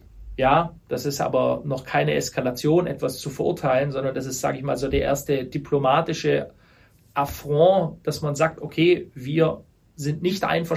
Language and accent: German; Stuttgart, Baden-Württemberg, Germany; ich möchte jetzt aber nur mal für meine Heimatstadt Stuttgart sprechen